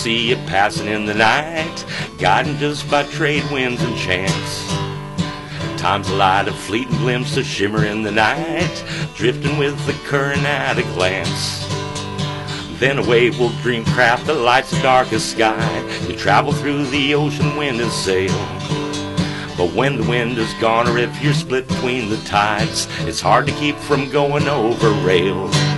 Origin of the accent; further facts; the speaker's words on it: Pismo Beach, California, United States; You can again, I'm from Pismo Beach, so you can go to … contact me there